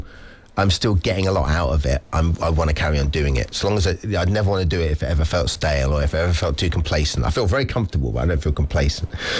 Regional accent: Colchester, East of England, United Kingdom; So we came up from Colchester and we saw this show, and it was there.

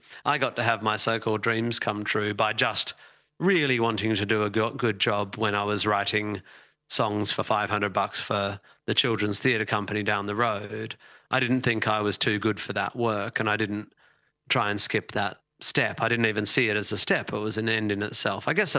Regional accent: Sydney, New South Wales, Australia; my hometown of Sydney

